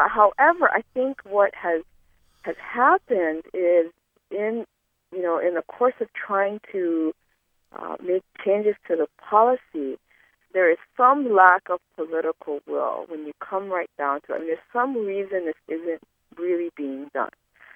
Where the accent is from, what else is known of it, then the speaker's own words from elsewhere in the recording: Hawaii, United States; I am Native Hawaiian